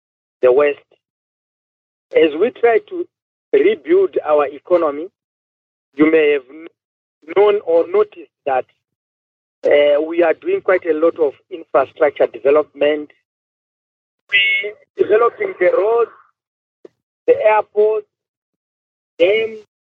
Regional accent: Zimbabwe; I am an economist from Zimbabwe

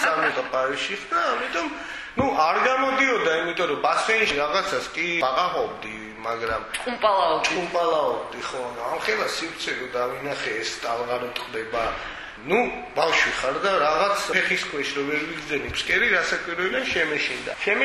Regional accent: Gulripshi, Abkhazia, Georgia; აი ბავშვობის ბიჭობა გავიარე, გავიზარდე მე გულრიფში.

